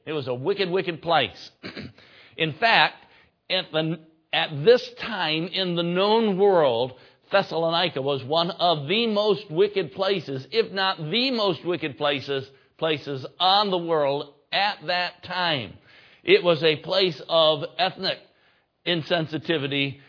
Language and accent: English; Michigan, United States; I'm a pastor of church. I grew up on a farm. I'm from Michigan.